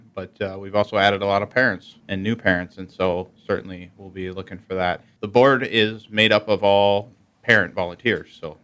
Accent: Marshall, Minnesota, United States; now in Yankton, United States; No, I actually grew up in Minnesota, Marshall area, but I've been here now 17, 18 years almost.

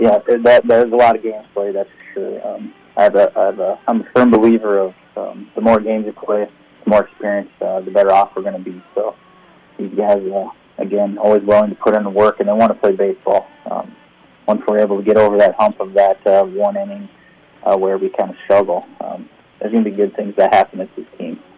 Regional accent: Mitchell, South Dakota, United States; Yeah, I grew up in Mitchell, and now we've lived here for about 6 years, and we're looking to make a home here.

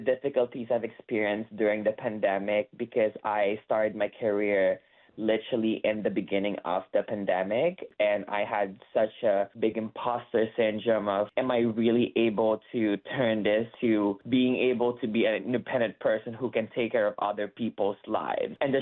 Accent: Canada; I'm Canadian. I'm a Canadian citizen.

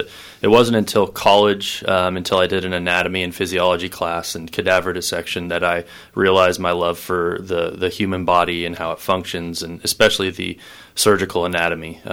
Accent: Kansas City, United States; Yeah, I grew up outside of Kansas City, and I went to Manhattan Christian College and played soccer there for a little bit

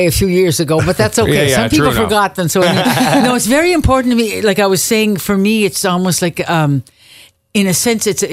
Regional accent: Tignish, Prince Edward Island, Canada; connected with my community. That's where I was brought up. And I always get rejuvenated when I'm in my hometown.

